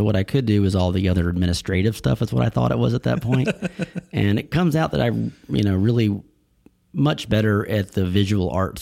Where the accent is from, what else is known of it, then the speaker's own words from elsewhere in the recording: Mobile, Alabama, United States; I grew up in, I'm a native of Mobile, Alabama. I'm a Port City Azalea boy.